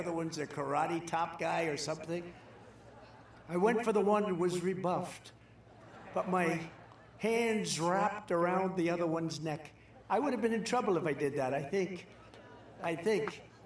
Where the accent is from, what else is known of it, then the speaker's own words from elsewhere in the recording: Queens, New York, United States; Queens. I grew up in Queens.